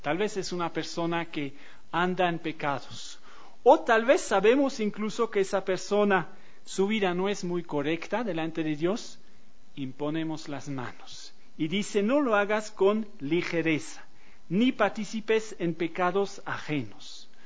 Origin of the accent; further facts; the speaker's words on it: Bolivia; Ahora nosotros como bolivianos tenemos las aguas del Silalá, ¿no?